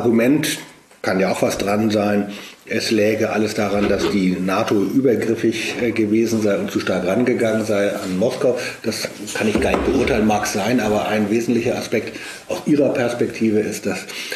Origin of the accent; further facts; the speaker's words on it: West Germany, Germany; aber ich habe natürlich von meiner Sozialisation als Westdeutscher immer in den Westen geguckt und nie dahin.